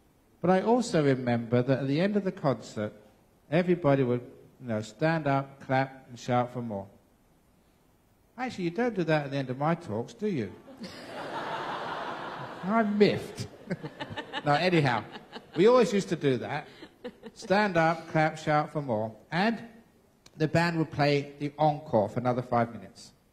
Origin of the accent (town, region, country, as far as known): London, United Kingdom; born or raised there